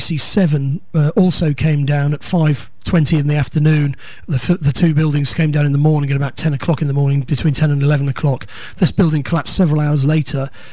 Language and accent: English; United Kingdom; What I would say as a British person is it's insults to our war dead in two world wars